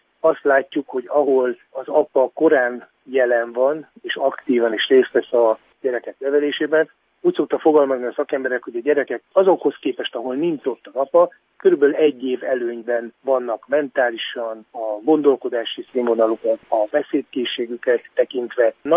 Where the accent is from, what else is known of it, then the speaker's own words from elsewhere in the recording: Hungary; én is kis faluból származom